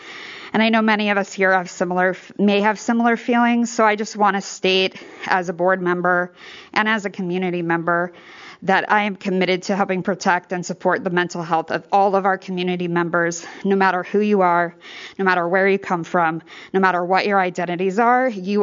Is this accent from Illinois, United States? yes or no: yes; Illinois, United States; because I am from Sangamon County.